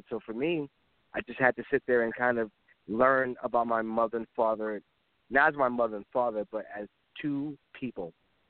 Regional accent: New York, United States; I'm just from New York.

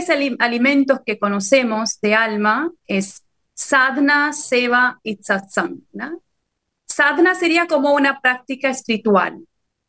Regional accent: India; vos sabés que yo soy de la India

